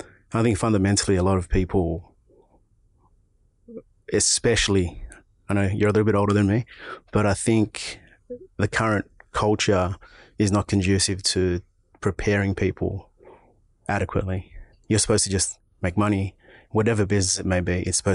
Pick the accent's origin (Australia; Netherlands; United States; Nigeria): Australia; Sydney, New South Wales; We're both from Sydney, right?